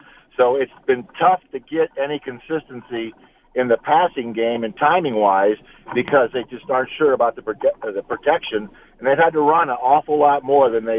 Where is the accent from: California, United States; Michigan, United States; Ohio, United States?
Ohio, United States; growing up in Ohio, where football is part of their religion almost, and going to Ohio State